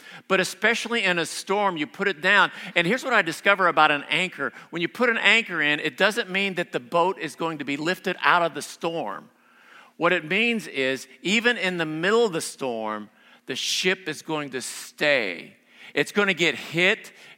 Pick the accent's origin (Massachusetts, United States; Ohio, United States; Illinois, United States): Ohio, United States; We find out that she's from Ohio. I'm from Ohio.